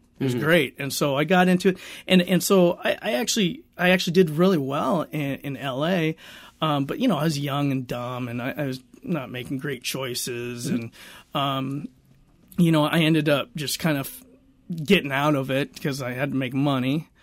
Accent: South Dakota, United States; I grew up in South Dakota. I never really knew my grandparents, my cousins, my uncles and aunts.

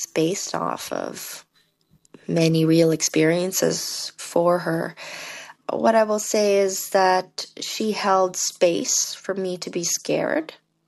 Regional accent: India; But I will say that it was an absolute honor as an Indian person. Now, my grandparents are Pakistani

